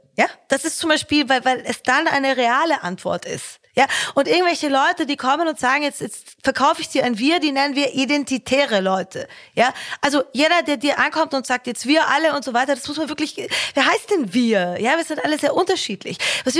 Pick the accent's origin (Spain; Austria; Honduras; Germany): Germany; Ich meine, ich komme aus Deutschland, die Deutsche Bahn, ich weiß gar nicht, was ich da sagen soll, ja.